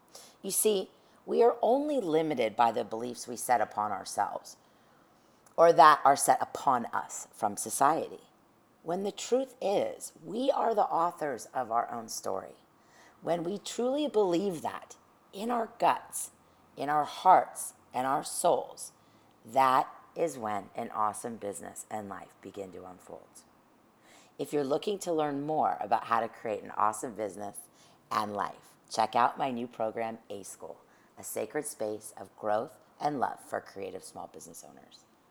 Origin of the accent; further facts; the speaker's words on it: San Fernando Valley, California, United States; also born or lived in Encino; I was born in Encino and raised in the San Fernando Valley in the 60s, 70s, and 80s.